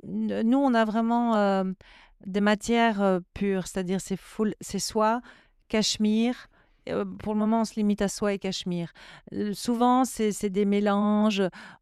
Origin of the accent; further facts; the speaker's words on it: Brussels, Belgium; Et donc nous bruxellois n'ayant pas de gouvernement, on n'a pas de subsides.